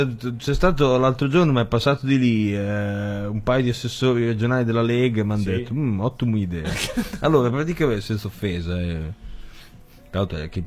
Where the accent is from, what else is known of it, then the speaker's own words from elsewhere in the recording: Faenza, Emilia-Romagna, Italy; born there; io sono nato a Faenza.